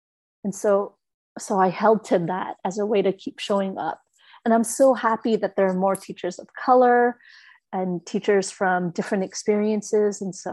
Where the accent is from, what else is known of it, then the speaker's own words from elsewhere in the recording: Canada; born there; even though I was born in Canada.